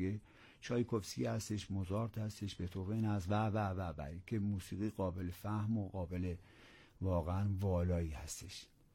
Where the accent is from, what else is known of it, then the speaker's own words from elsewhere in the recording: Tehran, Tehran Province, Iran; born there; من متولد 1330 هستم، در تهران هستم، به دنیا اومدم